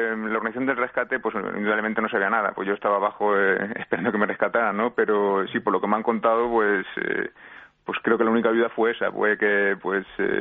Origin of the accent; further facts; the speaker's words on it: Spain; Pues ahora casi me siento más peruano que español